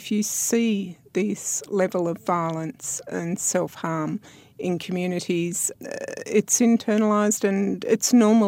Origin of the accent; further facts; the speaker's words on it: Queensland, Australia; I'm an Aboriginal woman. I'm from the Kairi and Batchelor people from central Queensland in Australia.